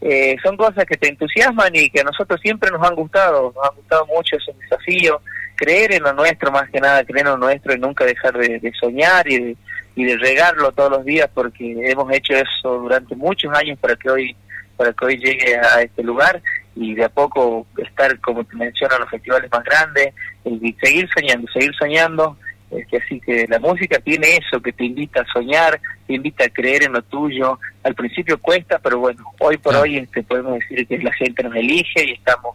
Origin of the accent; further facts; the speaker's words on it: Fortín Lugones, Formosa, Argentina; born there; now in San Salvador de Jujuy, Argentina; Yo nací en Fortín Lugones, provincia de Formosa, pero vivo actualmente en San Salvador de Jujuy, hace bastantes años ya.